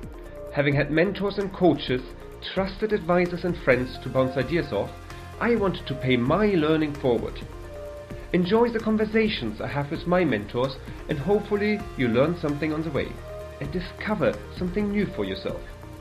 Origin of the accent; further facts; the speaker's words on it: Germany; first language German; English is a second language; now in United Kingdom; Obviously, we talked in German, which is, to say, still my mother tongue after 20 years in the UK. So it's always nice to have a fellow German on the podcast.